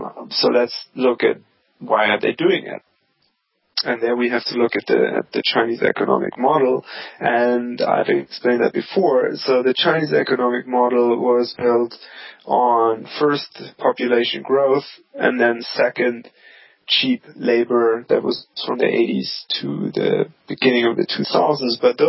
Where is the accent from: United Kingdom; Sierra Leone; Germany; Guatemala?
Germany; Munich, Bavaria; now in New York, United States; I went to my hometown of Munich, Germany, which is too warm, but better than being in the freezing cold of New York City. But I'm based in New York